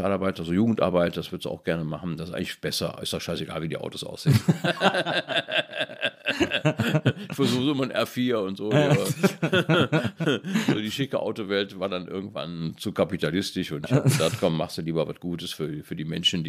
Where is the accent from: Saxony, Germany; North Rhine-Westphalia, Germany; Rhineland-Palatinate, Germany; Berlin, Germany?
North Rhine-Westphalia, Germany; Cologne; in dem Vorort, wo ich aufgewachsen bin, Köln-Widdersdorf, das war halt eine Reihenhaussiedlung, und da wurde halt nur geschlafen und morgens fuhr man zur Arbeit, da war nichts, keine Infrastruktur.